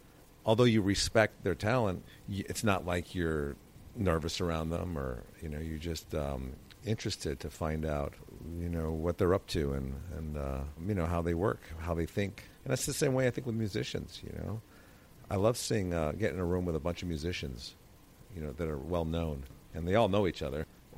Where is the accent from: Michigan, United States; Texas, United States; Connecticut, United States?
Connecticut, United States; now in -; Like, I lived outside of New York. I grew up in Connecticut, so I was about an hour and 15 minutes outside